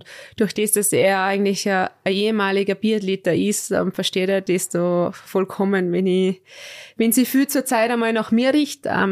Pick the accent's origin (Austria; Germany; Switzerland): Austria; Es ist bei uns in Österreich, ich kenne die Mädels, mit denen ich unterwegs bin, schon jahrelang.